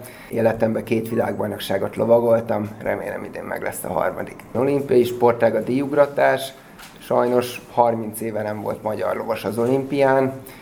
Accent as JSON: {"language": "Hungarian", "town": "Debrecen", "region": "Hajdú-Bihar", "country": "Hungary", "tie": "born there", "said": "debreceni születésű vagyok, így nagy öröm számomra, hogy végre itthon Debrecenbe sportolhatok"}